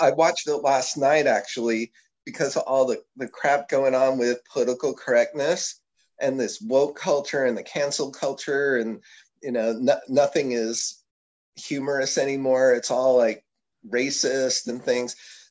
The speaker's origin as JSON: {"language": "English", "region": "New Jersey", "country": "United States", "tie": "born or raised there", "said": "I grew up in New Jersey. So I went and had a great education there."}